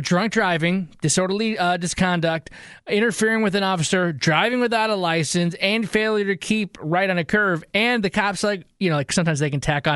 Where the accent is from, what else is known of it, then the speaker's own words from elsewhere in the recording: Michigan, United States; There was a 46-year-old guy in Michigan, my home state, who was trying to burn some bees' nests on Wednesday